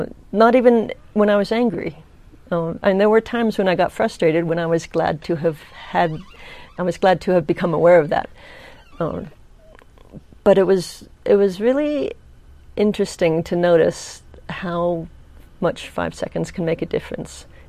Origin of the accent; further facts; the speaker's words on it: Palo Alto, California, United States; I grew up in Palo Alto, and the area near where we live hasn't changed that much.